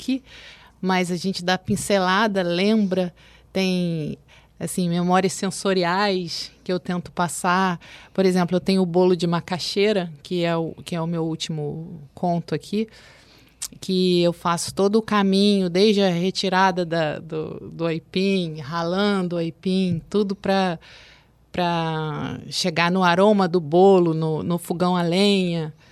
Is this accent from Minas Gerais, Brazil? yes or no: no; São Paulo, Brazil; eu brincava lá na rua onde eu morei, na minha infância, em São Paulo.